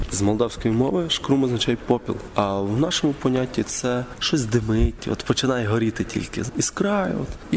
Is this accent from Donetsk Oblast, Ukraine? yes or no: no; Kulachkivtsi, Ivano-Frankivsk Oblast, Ukraine; Я родом з Івано-Франківської області, Снятинський район, село Кулачківці.